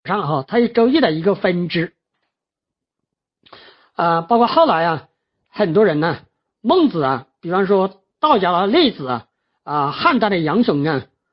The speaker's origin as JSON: {"language": "Chinese", "country": "China", "said": "我们中国人呢，我们的思想生活受了一个古代一个很伟大的人的影响"}